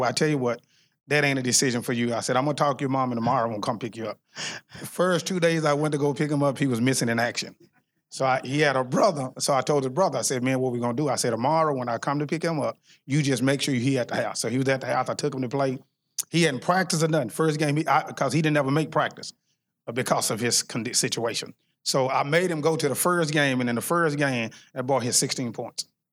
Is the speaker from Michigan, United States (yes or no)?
no; Fort Worth, Texas, United States; We was actually really born and raised in Stop Six. So the police shooting was actually really about 3 or 4 blocks from where we was raised at.